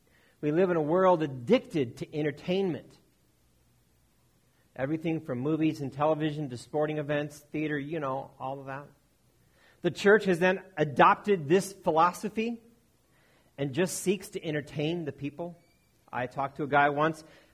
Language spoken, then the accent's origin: English; United States; I'm going to stick with my rights. I'm an American.